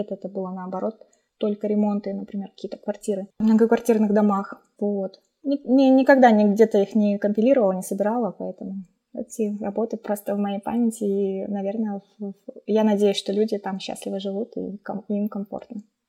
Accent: Elista, Kalmykia, Russia; Да, я родилась и выросла в Элисте. Лишь только на период получения высшего образования я уезжала из Калмыкии.

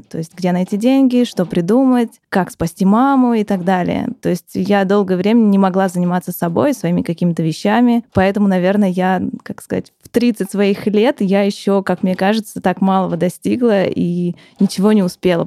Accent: Vologda, Vologda Oblast, Russia; я сама из Вологды и 20 лет прожила там

